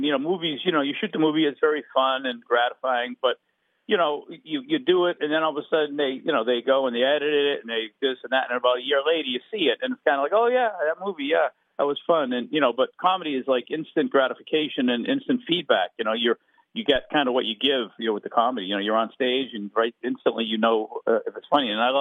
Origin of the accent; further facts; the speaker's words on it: Boston, Massachusetts, United States; now in Los Angeles, United States; You know, I grew up in Boston, but, man, I've been in L.A. for so long.